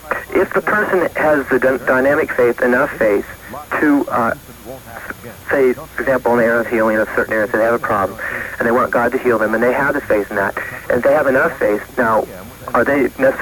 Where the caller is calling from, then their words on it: Tustin, California, United States; I'm calling from Tustin.